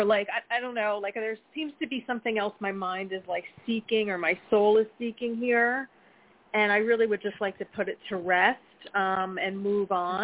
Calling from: New Jersey, United States; from New Jersey.

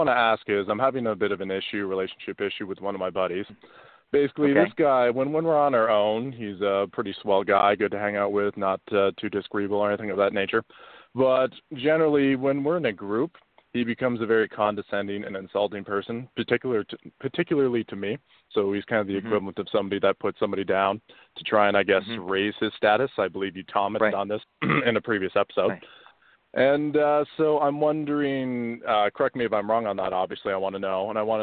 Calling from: Edmonton, Alberta, Canada; I'm calling from Edmonton, Alberta.

